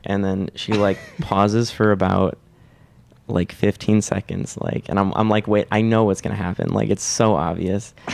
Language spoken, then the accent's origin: English; Madison, Wisconsin, United States; I would go to back to Madison, my hometown, and I would go to the Henry Vilas Zoo.